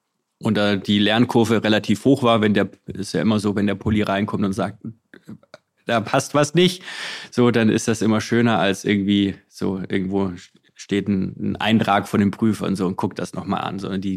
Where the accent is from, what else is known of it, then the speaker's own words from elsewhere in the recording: Giengen an der Brenz, Baden-Württemberg, Germany; Ich komme aus der Nähe, also zwischen Heidenheim und Ulm. So, das ist quasi so die Grenze zu Bayern, genau, aus der Ostalb, so ein bisschen Donaumoos, Brenztal, die Gegend. Also im Endeffekt, ich bin in Giegen geboren, wo die Teddybären herkommen, Steifbären.